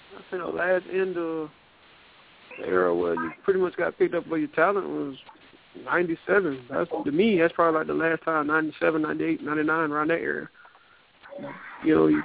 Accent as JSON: {"language": "English", "town": "Riviera Beach", "region": "Florida", "country": "United States", "tie": "born or raised there", "said": "I mean, being from the inner city, like, you read about the city where I'm from Riviera Beach."}